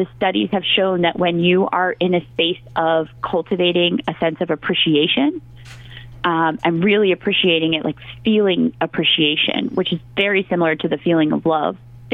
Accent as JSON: {"language": "English", "town": "Philadelphia", "region": "Pennsylvania", "country": "United States", "tie": "born or raised there", "said": "So long and short of it, I am a Northeast Philadelphian girl. I was born and raised in Philadelphia"}